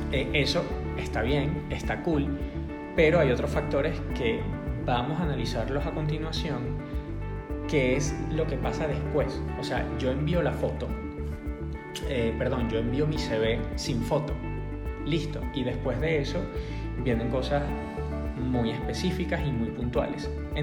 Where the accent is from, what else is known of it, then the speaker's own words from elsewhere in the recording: Venezuela; now in Colombia; Y me puedo ir a otros países donde somos menos venezolanos aún